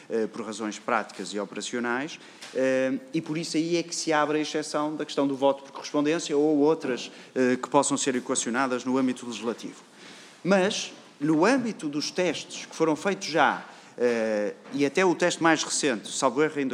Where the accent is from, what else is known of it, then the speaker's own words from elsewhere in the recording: Portugal; Também somos portugueses